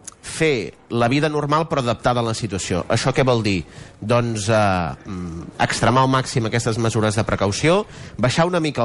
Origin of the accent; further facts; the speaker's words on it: Pineda de Mar, Catalonia, Spain; de Pineda, i per tant se'l coneix bé